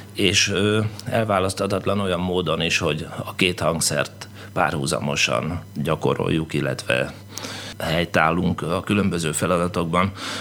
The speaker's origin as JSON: {"language": "Hungarian", "town": "Szekszárd", "region": "Tolna", "country": "Hungary", "tie": "born there", "said": "Hát én szekszárdi születésű vagyok, és 1989 őszétől én folyamatosan itt élek és itt dolgozom."}